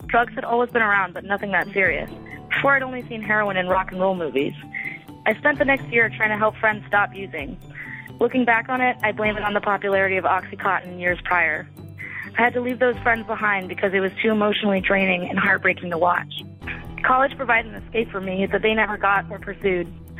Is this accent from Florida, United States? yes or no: no; California, United States; I was born and raised in the Bay Area.